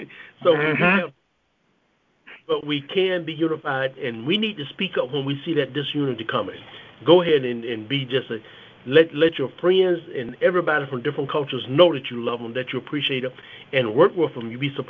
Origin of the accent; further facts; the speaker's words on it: South Carolina, United States; When I grew up in the South, like Bishop Jackson was saying, especially in South Carolina, blacks was not allowed to be downtown at sundown.